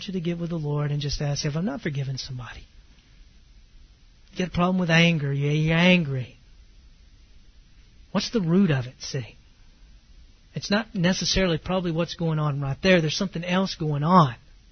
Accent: the South, United States; I knew the gospel message. I grew up in the South.

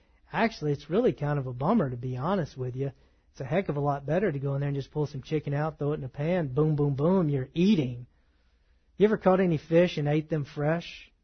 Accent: the South, United States; I am a Southerner and I like the fact that I am a Southerner, by the way.

